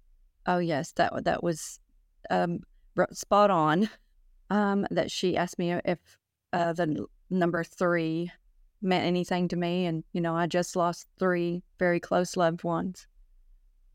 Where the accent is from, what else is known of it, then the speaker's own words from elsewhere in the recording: Oak Ridge, Tennessee, United States; I'm from Oak Ridge, Tennessee.